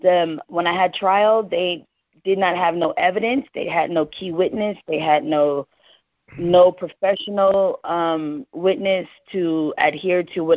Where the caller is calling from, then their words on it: Arizona, United States; I'm calling from Arizona. Thank you for having me on your show.